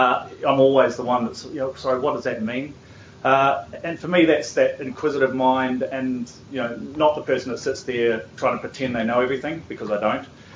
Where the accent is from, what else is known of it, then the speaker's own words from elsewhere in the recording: New Zealand; I'm a Kiwi